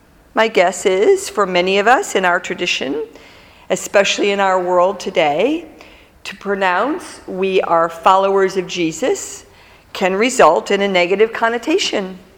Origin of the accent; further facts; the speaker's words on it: Michigan, United States; as a child growing up outside of Detroit